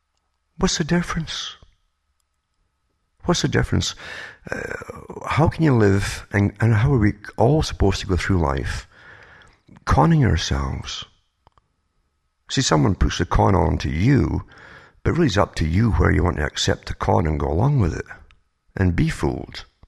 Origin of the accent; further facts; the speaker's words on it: United Kingdom; now in Canada; I came from Britain, for instance, to Canada and went through the States as well.